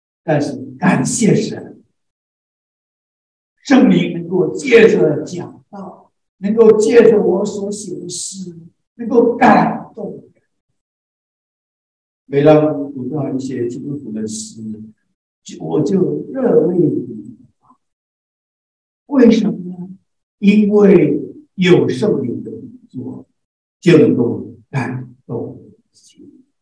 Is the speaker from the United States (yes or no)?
no; Taiwan; first language Taiwanese Hokkien; Chinese is a second language; 我的母语是台语，所以普通话不太流利。